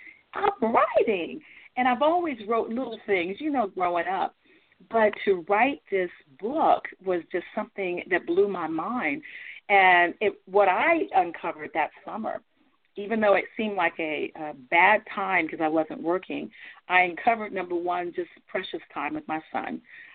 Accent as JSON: {"language": "English", "region": "California", "country": "United States", "tie": "born or raised there", "lives_now": "Delaware, United States", "said": "And when I got here to Delaware, because I grew up in California, I was still singing, yes."}